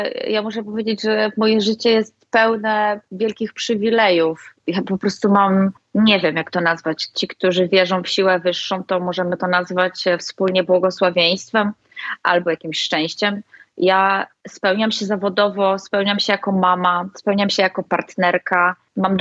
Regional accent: northern Poland, Poland; tutaj u nas na północy, gdy gramy w moich rodzinnych stronach, to jednak czuć energię północy

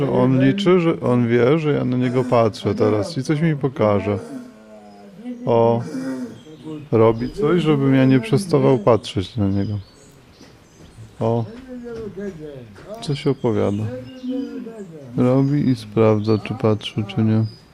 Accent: Dębica, Subcarpathian Voivodeship, Poland; Pochodzę z Dębicy, takie miasteczko między Tarnowem a Rzeszowem.

